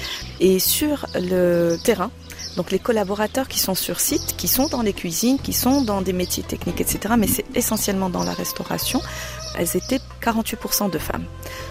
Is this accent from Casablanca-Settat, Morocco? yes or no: yes; Casablanca, Casablanca-Settat, Morocco; also born or lived in Tours; Je suis née et j'ai grandi à Casablanca. J'ai passé mon baccalauréat au Maroc et j'ai été faire des études à Tours.